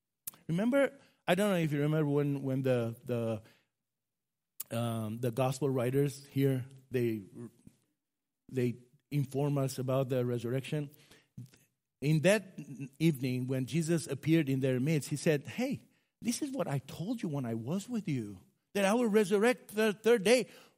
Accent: Romania; English is a second language; I come from Romania.

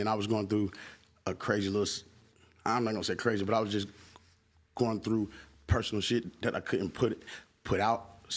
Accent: Palm Beach, Florida, United States; born there; I was born in Palm Beach, and I moved to the north.

